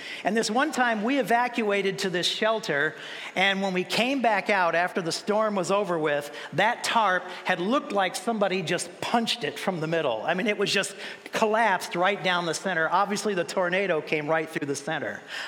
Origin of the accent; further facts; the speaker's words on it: California, United States; I grew up in, my Jackie and I both, we grew up in Southern California.